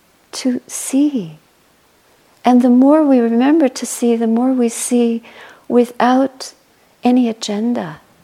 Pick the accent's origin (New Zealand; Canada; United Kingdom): Canada; I'm 61 and a half, and I'm Canadian